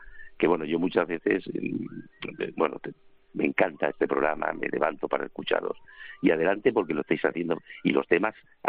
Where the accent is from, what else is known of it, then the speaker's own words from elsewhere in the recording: Puertollano, Castilla-La Mancha, Spain; yo soy de Puerto Llano, soy de La Mancha, hace yo muchísimos años